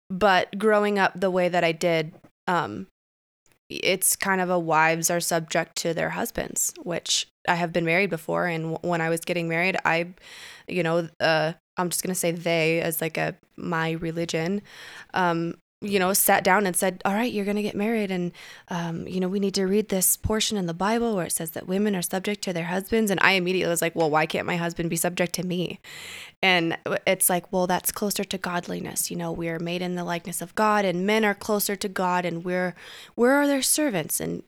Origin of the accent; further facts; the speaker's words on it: Detroit, Michigan, United States; now in Denver, United States; through when I moved from Detroit to Denver, I just moved to Denver this year, yay